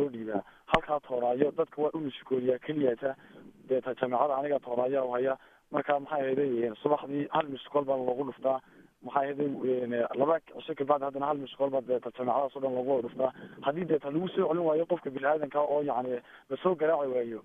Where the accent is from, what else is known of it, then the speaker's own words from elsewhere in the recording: Hargeisa, Woqooyi Galbeed, Somalia; waxaan ka imid xaafadda hargeysa